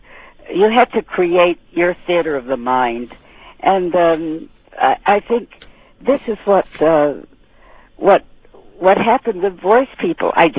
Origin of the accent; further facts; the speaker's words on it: Massachusetts, United States; And so I came from Massachusetts, and I told my mother and father that I wanted to be an actress when I was 6 years old.